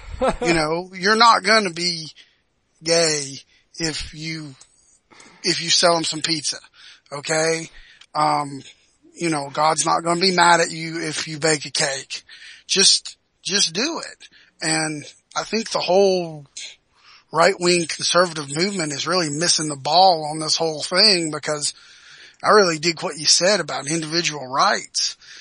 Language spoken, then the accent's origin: English; Deep South, United States; born there; I was born in the Deep South, and my grandfather and father grew up